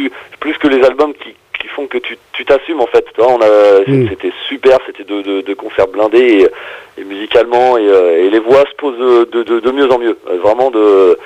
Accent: France; Et moi, je m'applique vachement, voilà, parce que je suis français et on se refait pas.

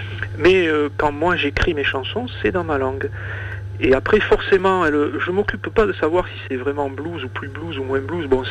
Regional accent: France; on est français donc on se comprend entre français.

